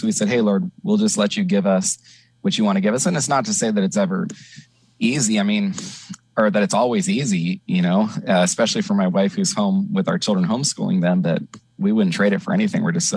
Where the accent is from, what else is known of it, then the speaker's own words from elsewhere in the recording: California, United States; We grew up together in Northern California. Neither of us were Christians.